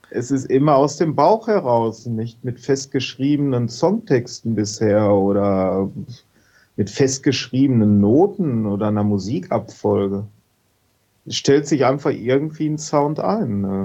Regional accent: Letmathe, North Rhine-Westphalia, Germany; born there; also born or lived in Hagen; now in Witten, Germany; Ich bin geboren in Letmathe, habe Jahrzehnte in Hagen gewohnt und bin jetzt nach Witten gezogen und wohne hier seit einem Jahr.

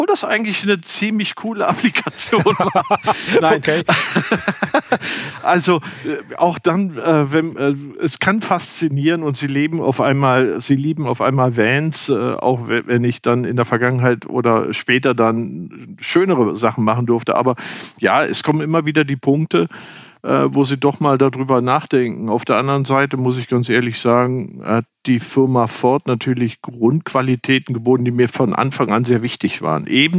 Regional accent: Leverkusen, North Rhine-Westphalia, Germany; also born or lived in Hamburg / England; Also ich bin tatsächlich in Leverkusen geboren, aufgewachsen, bin dann aber zum Studium nach Hamburg gezogen, habe auch in England studiert.

